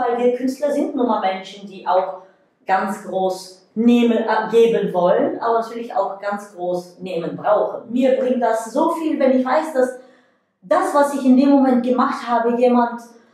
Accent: Bulgaria; Ich persönlich für mich selber als Bulgarin und mega wildes Kind und Teenager finde es toll, dann auch mal ein Deutscher geworden zu sein.

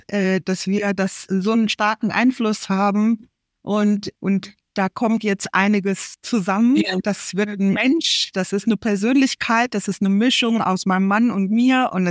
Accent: India; first language Marathi; German is a second language; also meine Muttersprache, Marathisch, versteht sie.

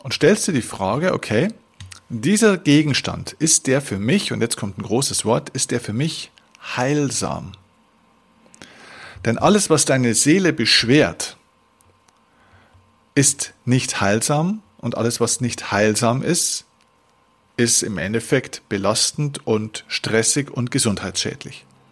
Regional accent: Bavaria, Germany; Dass wir also wirklich viel Glump, wie man bei uns in Bayern sagt, ja, viel Schrott eigentlich rumstehen haben

